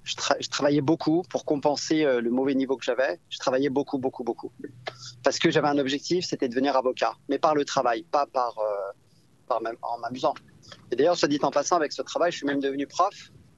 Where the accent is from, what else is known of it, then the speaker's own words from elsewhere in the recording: Paris, Île-de-France, France; born there; je suis né pas très loin d'ici. Hein. Je suis né à la Salpêtrière, moi.